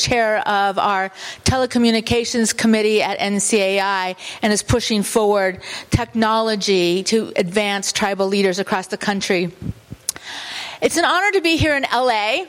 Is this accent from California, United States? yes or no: no; Haines, Alaska, United States; I come from the Raven House, the Raven Sockeye House, and I come from Deshu, a small village in Alaska, which means the end of the trail. But in non-native terms, they call it Haines, Alaska.